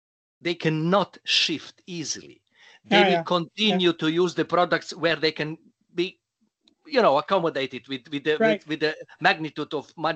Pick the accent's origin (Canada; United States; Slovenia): Slovenia; English is a second language; For instance, I'm coming from Slovenia. country of 2 million.